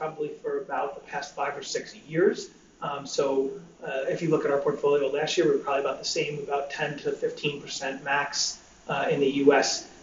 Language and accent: English; New York, United States; Obviously, I'm an American, I'm from New York